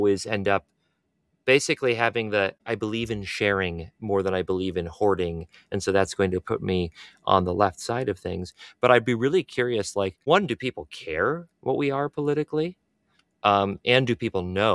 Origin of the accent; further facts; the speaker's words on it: Minnesota, United States; I come from Minnesota, went to school in Madison, left of center guy my whole life, always will be.